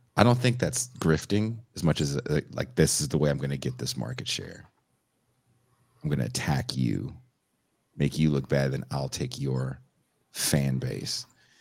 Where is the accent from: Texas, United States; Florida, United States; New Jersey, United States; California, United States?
California, United States; I'm from the Bay Area, so Steph Curry is a you know, icon in the Bay Area.